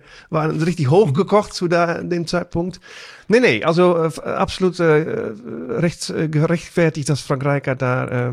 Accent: Netherlands; German is a second language; Heißt bei uns in Holland Boerenkool.

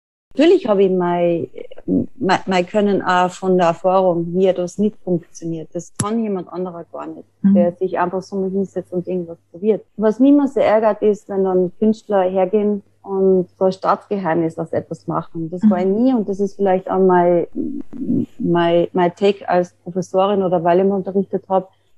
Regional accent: Austria; also born or lived in England; bei uns in Österreich. Und ich bin dann erst im Laufe der Zeit wieder zurückgekommen nach Österreich.

